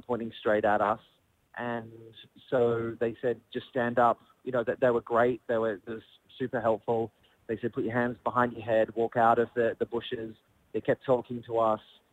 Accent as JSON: {"language": "English", "country": "Australia", "said": "I'm Australian."}